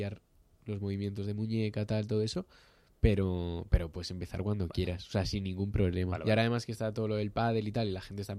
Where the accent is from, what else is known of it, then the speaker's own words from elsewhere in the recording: Castilla-La Mancha, Spain; Pues yo juego al frontón en mi pueblo. Tengo dos pueblos, los dos en Guadalajara, y jugaba ahí.